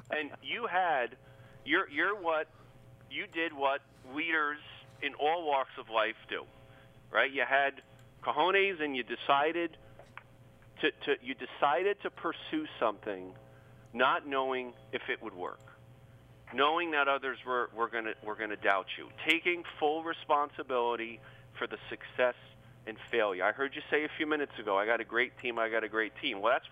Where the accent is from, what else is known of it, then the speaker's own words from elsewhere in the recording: New York, United States; born there; I said, no, I was born in New York. But, I was born there.